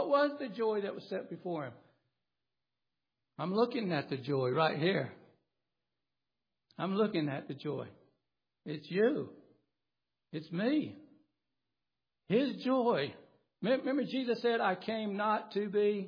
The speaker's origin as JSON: {"language": "English", "town": "Phenix City", "region": "Alabama", "country": "United States", "tie": "born or raised there", "said": "when I grew up in Phoenix City, Alabama, there was a Golden Rule Cafe."}